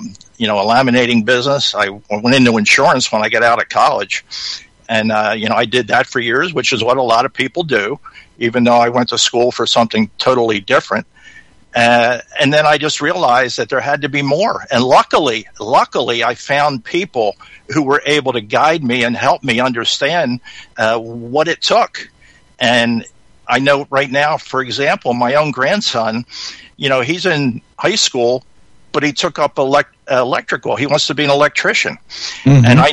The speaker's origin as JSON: {"language": "English", "town": "Philadelphia", "region": "Pennsylvania", "country": "United States", "tie": "born or raised there", "said": "Well, basically, I grew up in the Philadelphia area, and go Eagles."}